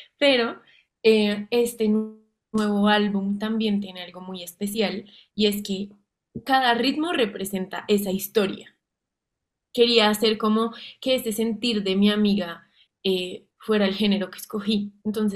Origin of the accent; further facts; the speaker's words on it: Bogotá, Colombia; el pop, que es con lo que crecí en Bogotá y a mi edad